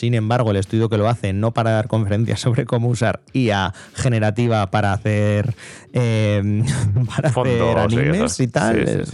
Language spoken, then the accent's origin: Spanish; Zaragoza, Aragon, Spain; Y yo, como zaragozano, me gustan mucho las fiestas del Pilar